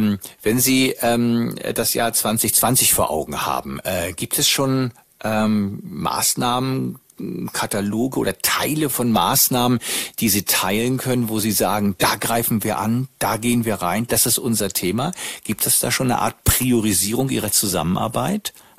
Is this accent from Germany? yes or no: yes; Northern Germany, Germany; wir als Norddeutscher